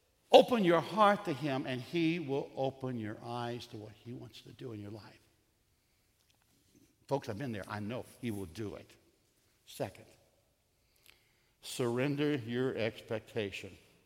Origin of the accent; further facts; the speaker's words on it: Texas, United States; I grew up in the Presbyterian Church, as they used to say, a child of the church, on the Gulf Coast of Texas.